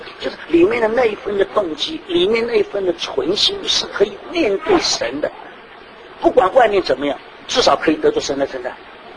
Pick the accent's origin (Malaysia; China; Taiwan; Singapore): China; Shanghai; 我们上海人怎么讲？叫西装比赛